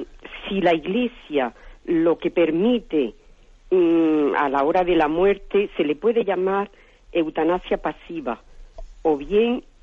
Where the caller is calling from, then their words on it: Granada, Andalusia, Spain; de Granada.